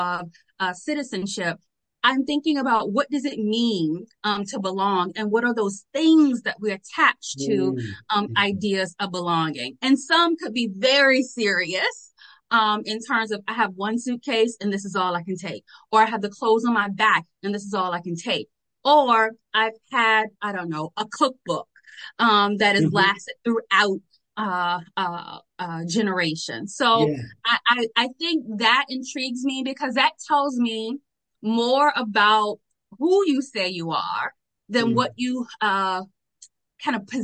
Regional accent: Virginia, United States; Yes, I come from Virginia. And in Virginia, even in our educational system growing up, I think I went to just about every plantation in the southern part of Virginia

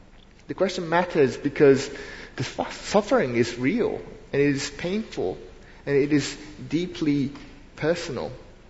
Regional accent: Japan; English is a second language; Most of you might already know, I'm originally from Japan.

